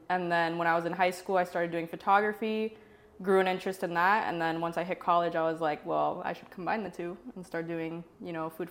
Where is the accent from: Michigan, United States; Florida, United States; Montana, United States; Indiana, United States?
Florida, United States; Miami; I was born in West Kendall and grew up there like my entire life, basically, until a few years ago when I moved kind of more, a little more east. But even then, like Miami purebred